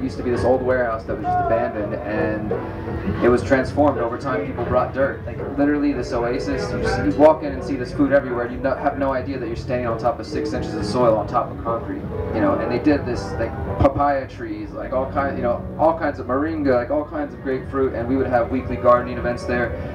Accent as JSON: {"language": "English", "town": "Houston", "region": "Texas", "country": "United States", "said": "Because I'm from Houston, we had a hurricane this last year."}